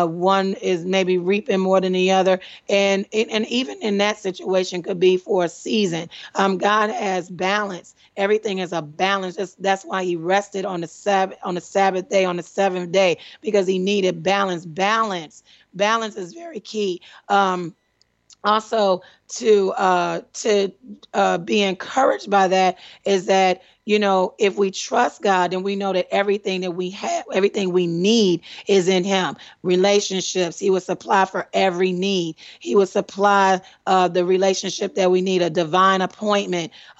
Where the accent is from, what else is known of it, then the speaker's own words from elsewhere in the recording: Detroit, Michigan, United States; now in Washington, United States; I mean, Lord, I miss y'all, Detroit. Love y'all, Detroit, my hometown. Right here in D.C.